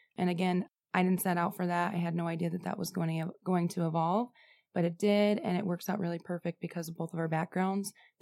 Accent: Niles, Michigan, United States; I am from Niles, Michigan, born and raised.

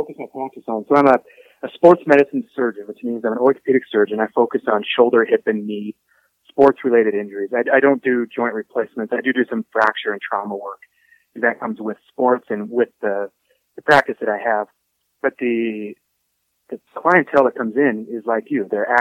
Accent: Colorado, United States; And I'm originally from Colorado, very northeast corner of the state.

